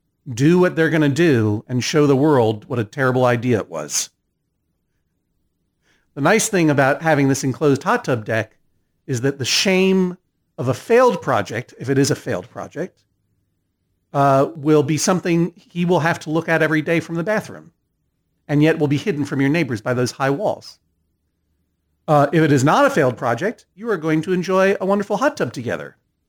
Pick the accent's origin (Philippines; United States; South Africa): United States; Massachusetts